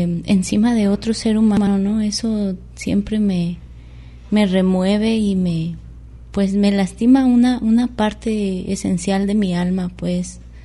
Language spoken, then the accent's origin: Spanish; Mexico; que se vivió como familia mexicana